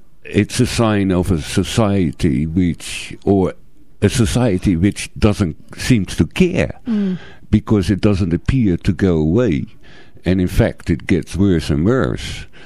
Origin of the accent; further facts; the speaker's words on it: Netherlands; English is a second language; and I'm coming from Holland. You know, I'm born in Holland.